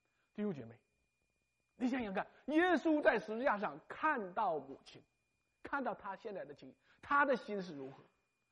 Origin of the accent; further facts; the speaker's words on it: China; now in United States; 当我们今天成为游子，从远渡重洋到美国的时候，当我们的父母还在家乡